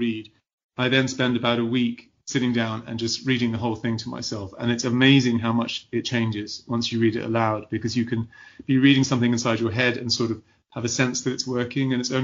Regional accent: Cyprus; I grew up in Cyprus and Greek mythology is very much in the air there.

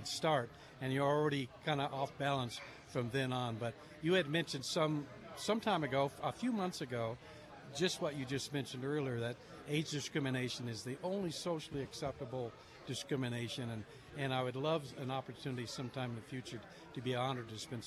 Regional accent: Oklahoma, United States; also born or lived in San Joaquin Valley, California; now in Carson City, United States; Moved from the central San Joaquin Valley near Bakersfield, and originally from Oklahoma.

